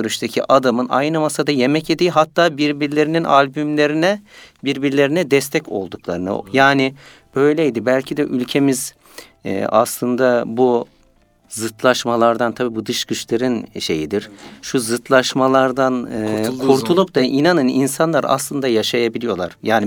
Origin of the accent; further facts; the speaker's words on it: Istanbul, Turkey; also born or lived in Ereğli, Zonguldak; Ben Zonguldak Ereğli'de doğdum. 1975 tarihinde. İlkokuldan sonra, yani ortaokuldayken İstanbul'a, işte birinci sınıfa burada başladım. İstanbul'a geldik. İstanbul'da yaşamaya başladık.